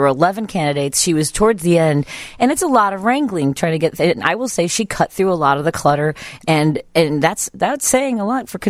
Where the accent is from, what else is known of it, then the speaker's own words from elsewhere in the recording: Chicago, Illinois, United States; I mean, I grew up in Norwood Park, which is a heavily white, blue collar, a lot of cops and firefighters.